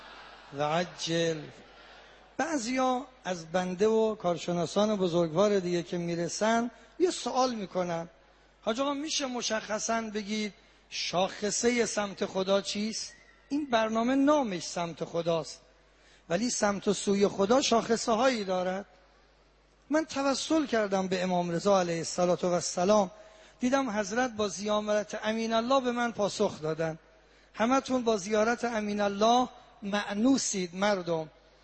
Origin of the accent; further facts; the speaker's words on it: Mashhad, Razavi Khorasan, Iran; حالا ما چون مشهدی هستیم هم حکم مهمان رو داریم